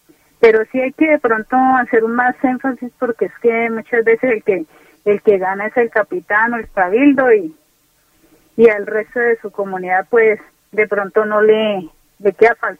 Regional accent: Vichada, Colombia; yo soy una bichadense, nacida y criada aquí en el Bichada, como muchos de ellos. Y igual pues soy una colombiana más

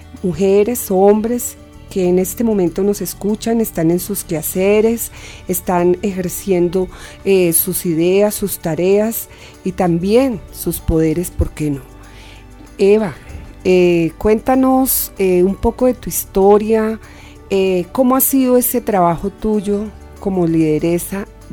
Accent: Bogotá, Colombia; born there; Nosotros nacimos en Bogotá, somos mestizos o mulatos

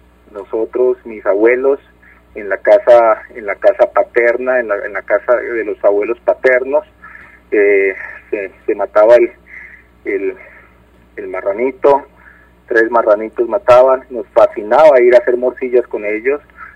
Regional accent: Neiva, Huila, Colombia; Sí, así es, soy de Neiva, nacido en el año 1977. Mis padres también son de Neiva, toda mi familia es oriunda de esta ciudad.

